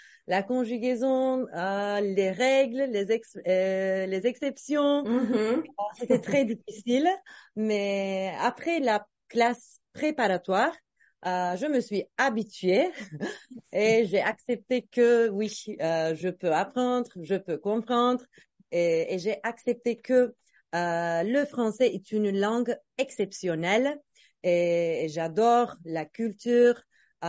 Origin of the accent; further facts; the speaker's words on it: Turkey; French is a second language; Je suis turque et j'habite en Turquie. J'ai 38 ans. Je suis mariée et j'ai deux enfants.